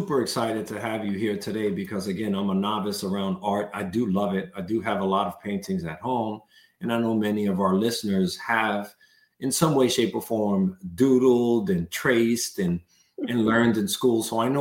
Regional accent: New York, United States; You know, growing up in an urban setting in New York, and you and I, we're both from New York

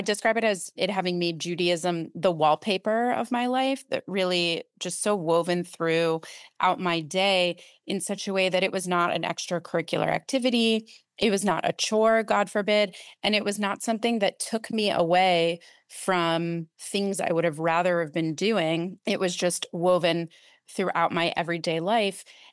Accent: Florida, United States; I grew up in Northeast Florida in the Deep South.

